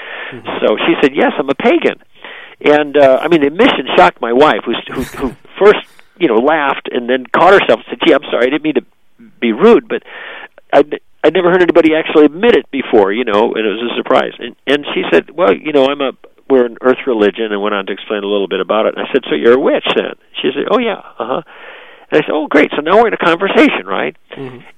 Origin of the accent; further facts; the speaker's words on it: Chicago, Illinois, United States; now in Los Angeles, United States; I was raised in Chicago. Now I live out on the West Coast in Los Angeles